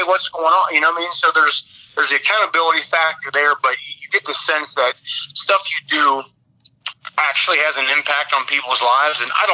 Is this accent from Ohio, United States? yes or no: yes; Dent, Ohio, United States; I grew up in Dent, which is right in the heart of Green Township and where I spent most of my life